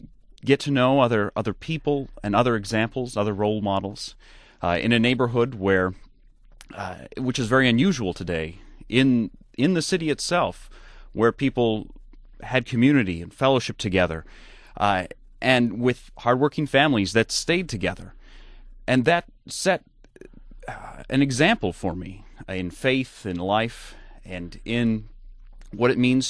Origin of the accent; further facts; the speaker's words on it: St. Paul, Minnesota, United States; Well, I grew up in St. Paul, Minnesota, in the Twin Cities. My parents grew up in hardworking Midwestern families